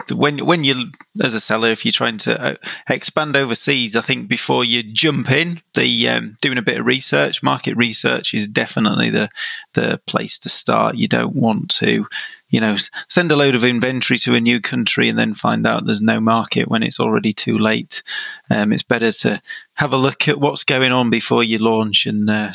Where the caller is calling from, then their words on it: Hull, Yorkshire and the Humber, United Kingdom; So I'm in the UK at the moment. I'm in Hull in East Yorkshire.